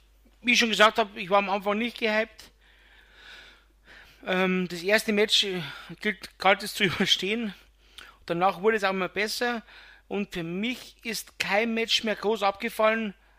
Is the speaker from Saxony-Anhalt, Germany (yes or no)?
no; Bavaria, Germany; Also dem hat es, wie man bei uns in Bayern sagt, schon richtig gestunken, dass er verloren hat.